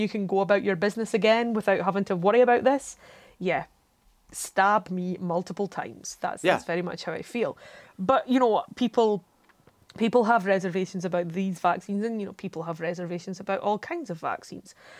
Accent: Canada; As a Canadian, okay.

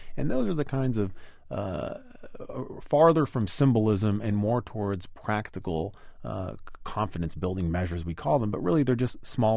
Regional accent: United States; And frankly, I mean, as an American, it makes me morally uncomfortable

